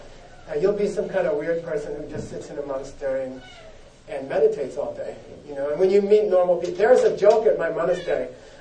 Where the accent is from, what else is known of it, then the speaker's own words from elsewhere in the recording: United States; moved away as an adult; I came to the monastery, I came from America, I got out of America, I got out of business, I got out of the whole rat race. I'm sitting in this Tibetan monastery